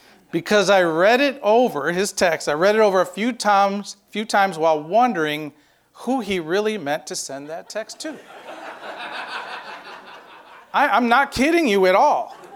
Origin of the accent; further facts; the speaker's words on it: New York, United States; moved away as an adult; also born or lived in Texas; I'm a Texan. I was born in New York, but I've been here for 30 years in Texas. I only spent 18 years in New York, so that makes me full-blooded Texan, right?